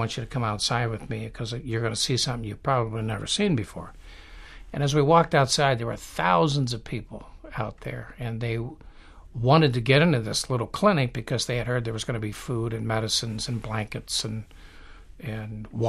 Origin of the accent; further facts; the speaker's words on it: Ohio, United States; I'm from Ohio